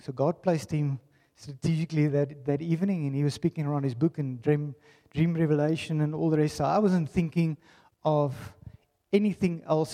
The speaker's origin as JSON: {"language": "English", "town": "Pretoria", "region": "Gauteng", "country": "South Africa", "tie": "born or raised there", "said": "I was born in Pretoria. Please don't judge me. I grew up in a typical Afrikaans church, Afrikaans community."}